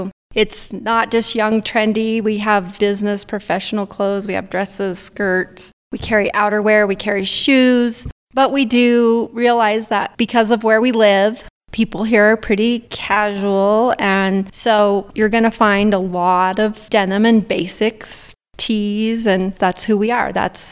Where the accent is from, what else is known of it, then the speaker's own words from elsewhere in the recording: Windsor, Colorado, United States; Well, I was born and raised in Windsor, Colorado, which is the northern part of the state.